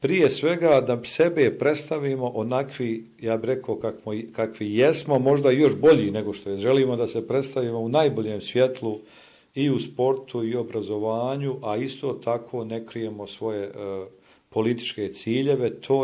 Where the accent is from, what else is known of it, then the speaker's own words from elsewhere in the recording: Višegrad, Republika Srpska, Bosnia & Herzegovina; now in Boston, United States; pošto dolazim iz Višegrada, moje aktivnosti na terenu su fokusirane najviše u istočnoj Bosni.